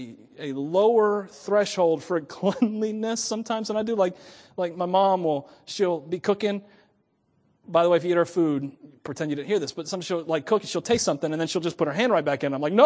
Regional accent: Miami, Florida, United States; This was a foreign, I was from Miami, Florida, where there was, you couldn't have sections in Miami, Florida, or there'd be nowhere for you to live.

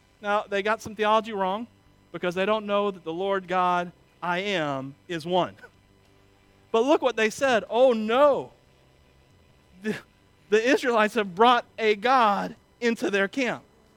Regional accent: Cuba; I'm from Cuba. Forgive me. Spain was my motherland.

